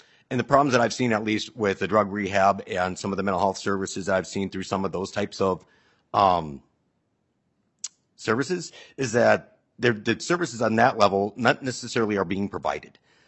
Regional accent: Minnesota, United States; I'm from Waseca County.

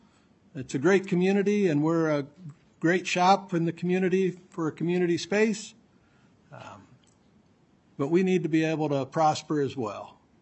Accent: Owatonna, Minnesota, United States; from Owatonna. I do love living in Minnesota

